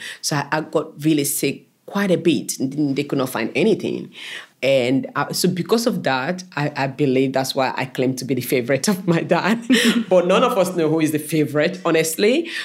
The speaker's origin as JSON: {"language": "English", "town": "Freetown", "region": "Western Area", "country": "Sierra Leone", "tie": "born or raised there", "said": "So we had that, and we grew up in Kisii, in Freetown, capital city, Freetown."}